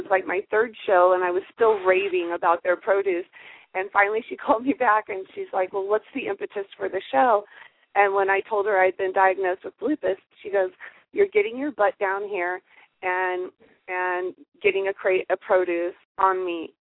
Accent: Hawaii, United States; moved away as an adult; and I'm from Hawaii where I feel energy from food. And I moved here 7-8 years ago

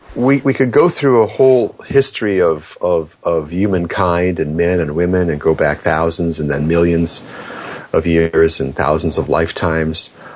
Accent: Hollywood, California, United States; I've been around these people living and growing up in Hollywood, and I was born here.

